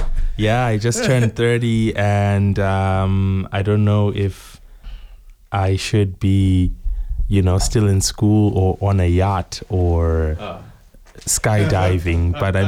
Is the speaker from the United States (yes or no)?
no; Bulawayo, Zimbabwe; English is a second language; I'm Zimbabwean, born and raised in Bulawayo, Guntuthuziyathunqa, for those of us who know where that is. But it's really close to the Victoria Falls